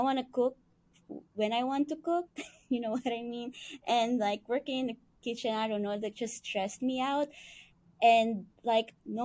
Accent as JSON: {"language": "English", "country": "Philippines", "second_language": "English", "lives_now": "United States", "said": "because I'm from the Philippines and I went here for like culinary internship."}